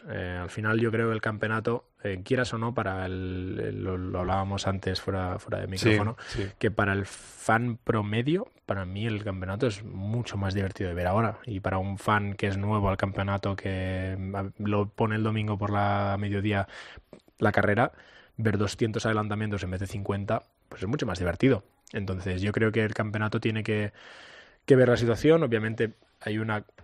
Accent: Spain; que soy el único español del campeonato

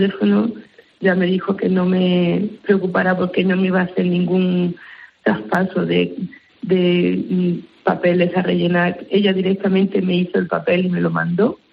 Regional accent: Andalusia, Spain; now in Palma de Mallorca, Spain; vivimos en Palma de Mallorca. Uh-huh. Y, bueno, somos andaluces, pero llevamos muchísimos años viviendo allí. Uh-huh. Nuestros hijos nacieron allí y somos de Palma de Mallorca.

